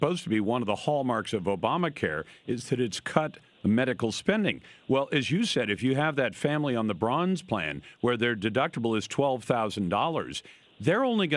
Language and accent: English; Washington, United States; including one in my home state of Washington